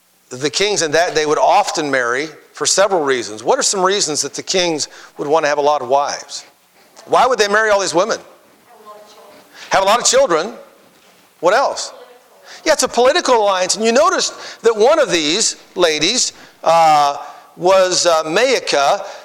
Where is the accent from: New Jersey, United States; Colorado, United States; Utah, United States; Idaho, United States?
Idaho, United States; And of course, I was raised in Idaho and in Mormon country.